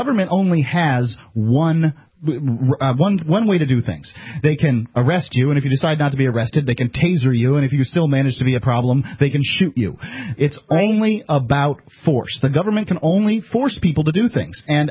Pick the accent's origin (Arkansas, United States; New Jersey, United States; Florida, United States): Florida, United States; I'm from Florida. I consider myself, you know, Southern.